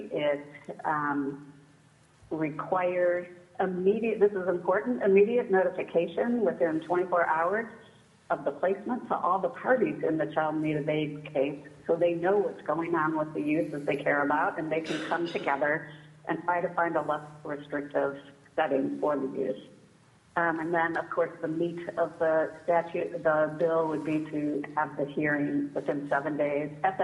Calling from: Anchorage, Alaska, United States; I'm calling from Anchorage.

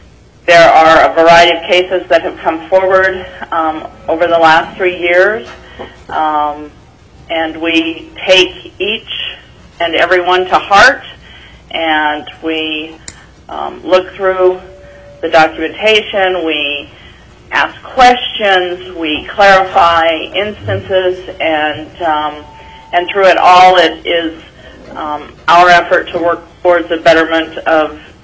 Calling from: Alaska, United States; I am a 19-year Alaskan teacher

